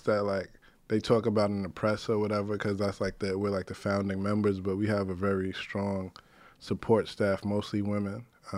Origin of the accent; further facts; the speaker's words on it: Bronx, New York, United States; because I grew up in the North Bronx, so it's a lot of like Jamaicans and West Indian culture.